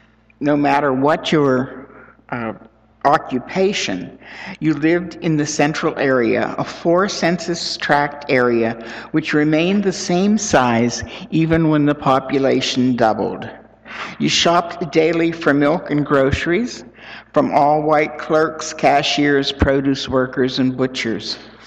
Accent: Pittsburgh, Pennsylvania, United States; now in Seattle, United States; The A&P, no longer a Seattle presence, was the supermarket I grew up with in Pittsburgh.

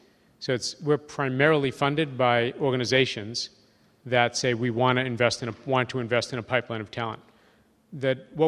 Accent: Cambridge, Massachusetts, United States; about the same thing that my hometown, Cambridge, Mass., invests in 1 year of high school

